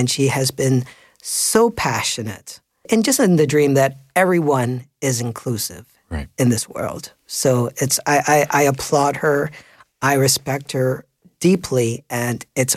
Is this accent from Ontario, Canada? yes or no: yes; Toronto, Ontario, Canada; I get to perform … in my hometown. This will be the first time Toronto has heard this piece of mine.